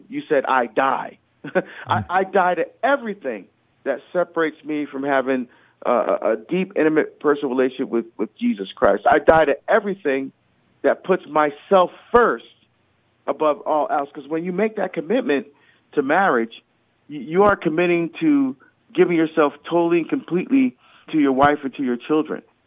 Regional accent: New Jersey, United States; moved away as an adult; I grew up in New Jersey. I left Jersey, went to Oregon.

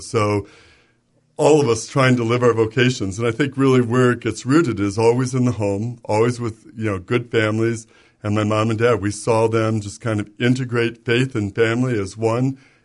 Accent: Parma, Ohio, United States; I grew up in Parma, and one of six kids, and just had really wonderful mom and dad, and we were active members of St. Charles.

